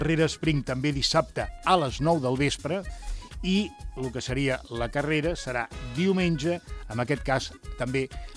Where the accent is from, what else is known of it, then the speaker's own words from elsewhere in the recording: Cornellà de Llobregat, Catalonia, Spain; Ah, mira, el meu poble.